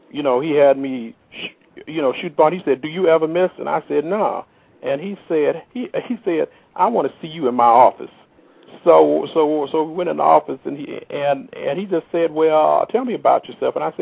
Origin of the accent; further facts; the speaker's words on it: Chicago, Illinois, United States; all my buddies I grew up with in Chicago, so I'm hope they're listening and stuff.